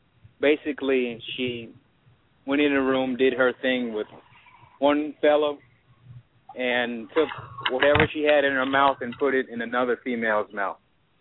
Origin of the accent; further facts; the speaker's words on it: Minneapolis, Minnesota, United States; Well, I'm from Minneapolis, and I used to go to the University of Minnesota.